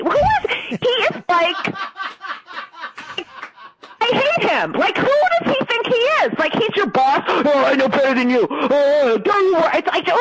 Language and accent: English; New Jersey, United States; now in New York, United States; I grew up in New Jersey, and my family settled in New Jersey when they came here. I'm a Jersey girl. I live in New York.